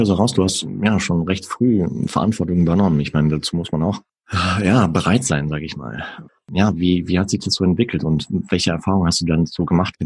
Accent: Germany; selber Triathlet, seit Jahren Podcaster und Eventmoderator und wie du hörst, komme ich aus Deutschland.

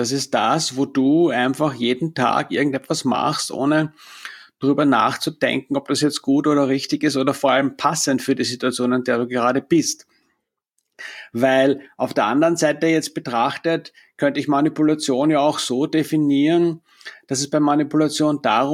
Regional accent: Austria; gerade bei uns in Österreich ist NLP insofern zum Teil auch einfach negativ belegt

